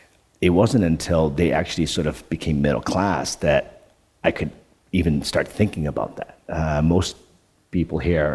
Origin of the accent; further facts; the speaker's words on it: Netherlands; now in Canada; When I grew up in Holland, we had two TV stations, and the program didn't start until 10 o'clock or 9 o'clock or something in the morning. And it was only on Saturdays. So when I arrived in Canada